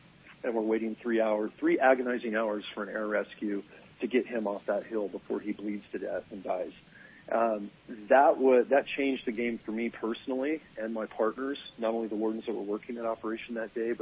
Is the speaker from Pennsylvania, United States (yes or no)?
no; Morgan Hill, California, United States; a stone's throw above U.S. Reservoir in my hometown of Morgan Hill, California, South Santa Clara County, South Silicon Valley.